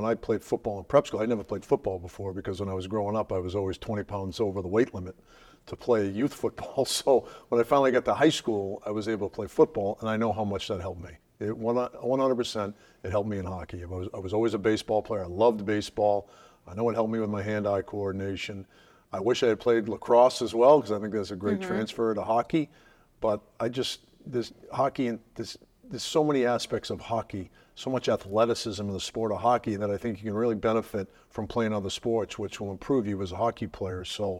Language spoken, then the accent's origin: English; Cranston, Rhode Island, United States; growing up in Cranston, Rhode Island, playing prep school hockey at the Kent School in Connecticut, you only know your own little world.